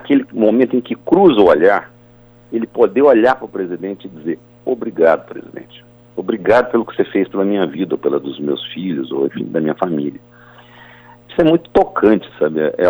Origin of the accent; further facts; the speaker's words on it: Minas Gerais, Brazil; now in São Paulo, Brazil; Eu sou mineiro, moro em São Paulo há 30 anos